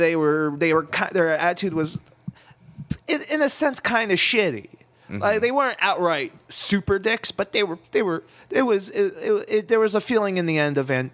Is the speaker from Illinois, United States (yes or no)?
no; New Jersey, United States; So first 14 years of my life, I'm originally from New Jersey.